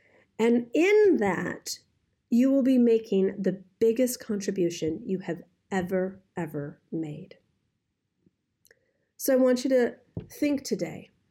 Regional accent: Detroit, Michigan, United States; I am from Detroit. I haven't been to Chicago in the longest time.

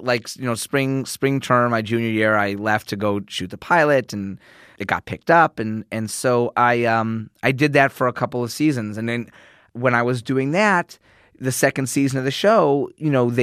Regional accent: Chicago, Illinois, United States; now in Los Angeles, United States; I went to a regular school, and I grew up in Chicago, and I had all my friends I grew up with before. And then when I moved to L.A.

